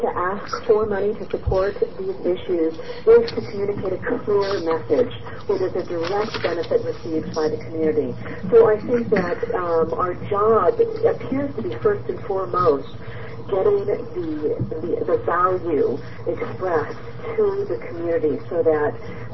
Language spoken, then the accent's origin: English; Portland, Oregon, United States; Madam Chair, members of the committee … I'm from Portland.